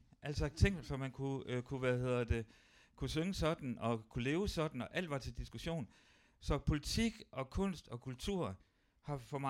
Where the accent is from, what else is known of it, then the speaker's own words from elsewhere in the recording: Copenhagen, Capital Region of Denmark, Denmark; now in Aarhus, Denmark; Jeg kommer fra København, og jeg tænkte selvfølgelig over de spørgsmål